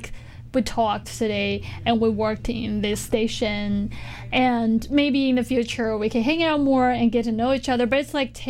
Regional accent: Chengdu, Sichuan, China; I also love to like spend some time living in my hometown in Chengdu, China, or other places in China

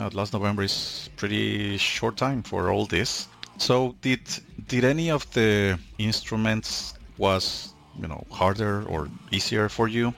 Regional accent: Mexico; And I should know if it was, because I'm from Mexico.

